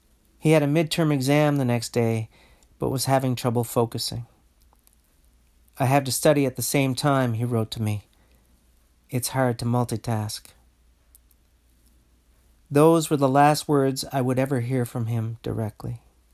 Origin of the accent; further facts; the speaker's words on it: Newfoundland and Labrador, Canada; And to top it all off, my hometown is about 5 minutes from Red Indian Lake, the last safe haven for the remnants of the Beothuk, the indigenous inhabitants of Newfoundland